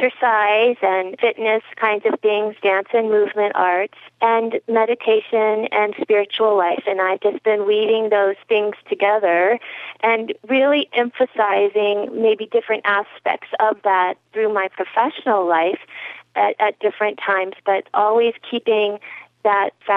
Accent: Maryland, United States; moved away as an adult; also born or lived in Colorado / California / New Mexico; Well, I grew up on the East Coast of the U.S. in Maryland, and most of my adult life, though, I've spent out west in Colorado and California and New Mexico

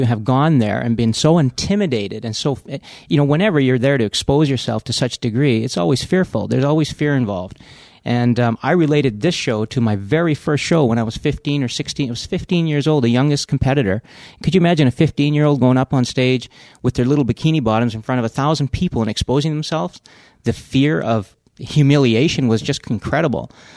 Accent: Canada; And to show up there as a Canadian underdog was amazing.

